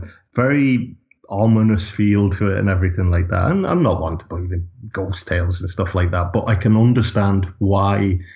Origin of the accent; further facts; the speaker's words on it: North West England, United Kingdom; now in Ireland; I'm an archaeologist. I came to Ireland, I'm from Lancashire originally. I came to Ireland in 1999